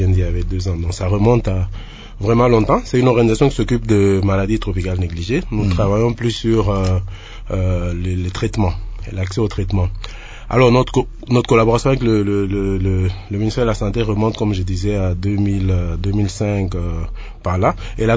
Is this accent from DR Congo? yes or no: yes; DR Congo; ici chez nous en RDC.